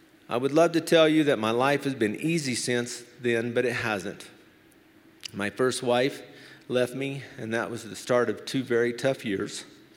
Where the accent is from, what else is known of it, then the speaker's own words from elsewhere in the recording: United States; I am an American, so I'm a Christian, right?